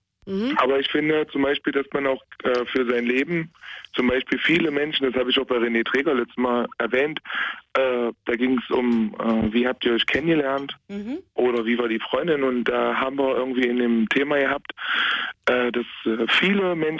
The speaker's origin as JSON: {"language": "German", "region": "Saxony-Anhalt", "country": "Germany", "said": "ich bin kein Kölner, ich komme aus Sachsen-Anhalt"}